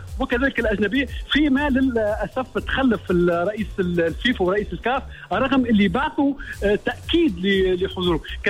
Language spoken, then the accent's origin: Arabic; Tunisia; من حقنا كتونسيين اليوم نفتخروا